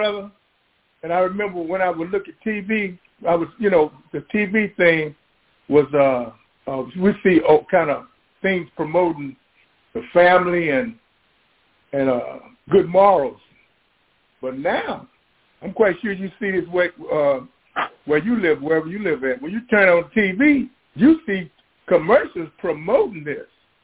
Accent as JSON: {"language": "English", "town": "Houston", "region": "Texas", "country": "United States", "said": "From the Houston area."}